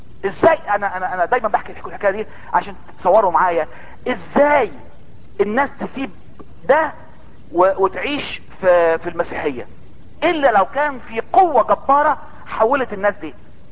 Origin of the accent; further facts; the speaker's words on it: Egypt; الختم ده طبعا احنا هنا كمصريين فاهمين الحته دي قوي